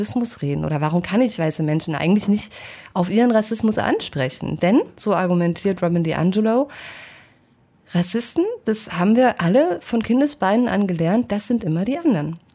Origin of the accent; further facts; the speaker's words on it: Halle, Saxony-Anhalt, Germany; Denn zuerst sage ich dann, na ja, aus Halle.